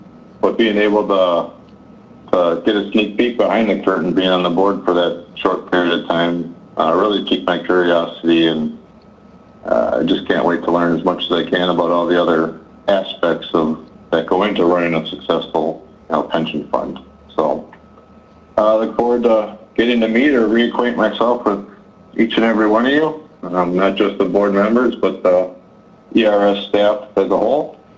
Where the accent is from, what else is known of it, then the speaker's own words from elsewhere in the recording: Milwaukee, Wisconsin, United States; I grew up in Milwaukee, lived here my whole life.